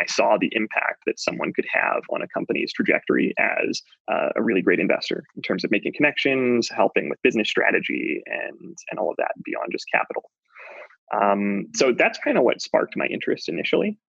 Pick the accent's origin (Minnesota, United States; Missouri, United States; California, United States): Missouri, United States; Joplin; So I was born in Kansas City, but then moved to Joplin and a small town near Joplin after that.